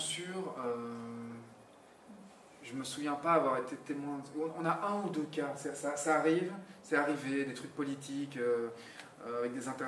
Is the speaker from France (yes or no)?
no; Charleroi, Wallonia, Belgium; on vient tous les deux de Charleroi. On a grandi dans la même rue, en fait.